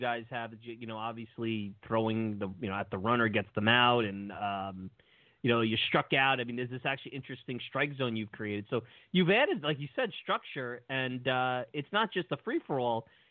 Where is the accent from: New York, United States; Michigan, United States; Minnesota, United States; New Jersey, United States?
New York, United States; Brooklyn; You know, I grew up in Brooklyn. We used to you'd have to stop for the cars going down the block.